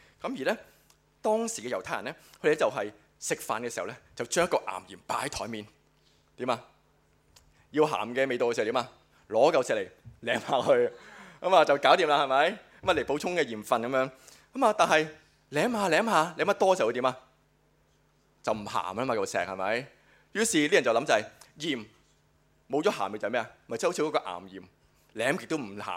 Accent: Hong Kong; 即係唔係我哋香港人所講鹽係咩啊

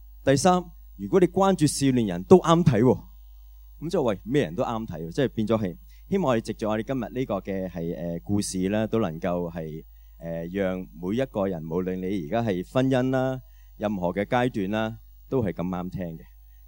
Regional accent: China; 好多時候我哋中國人有一句説話係好景乜嘢？

